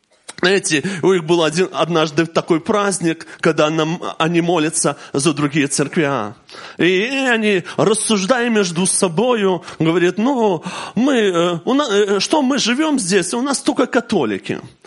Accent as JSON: {"language": "Russian", "country": "Belarus", "moved": "as an adult", "lives_now": "Lithuania", "said": "я уеду с Беларуси. Знаете, в Литву я попал совсем случайно, просто поехал помолиться. Помолиться, это мне было 26 лет"}